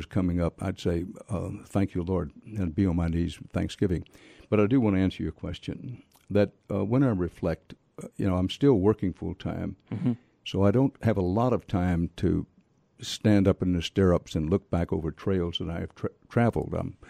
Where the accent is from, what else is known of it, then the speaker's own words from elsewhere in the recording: Houston, Texas, United States; also born or lived in Wharton, Texas; I was born in Wharton, Texas, but I grew up on the outskirts of Houston, went to Houston Public Schools.